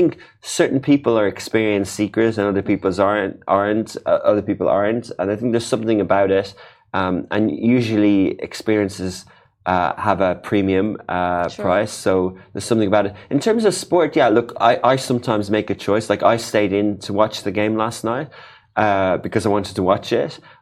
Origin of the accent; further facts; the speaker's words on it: Ireland; I'm Irish.